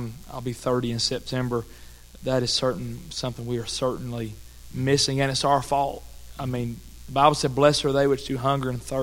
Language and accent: English; Cleveland, Tennessee, United States; I grew up in Cleveland, Tennessee, which is not far from where you're